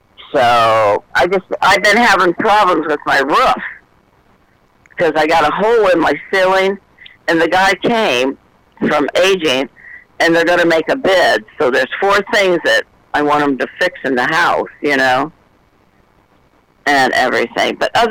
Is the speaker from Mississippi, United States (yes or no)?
no; Delaware, United States; ever since I was 9 years old in Delaware. I'm from Delaware.